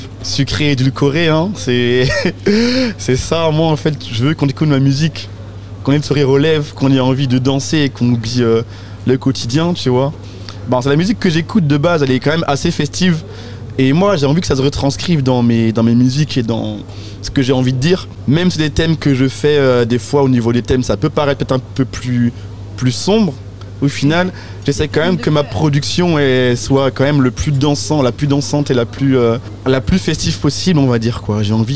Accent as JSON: {"language": "French", "town": "Brest", "region": "Brittany", "country": "France", "tie": "born or raised there", "also_born_or_lived": "Nancy", "said": "Moi, là-bas, alors je suis brestois. C'est compliqué parce que j'ai fait plein de villes en France. À là-bas, donc je suis brestois, j'ai toujours habité à Brest. Ensuite, je suis parti à Nancy faire des études de musique."}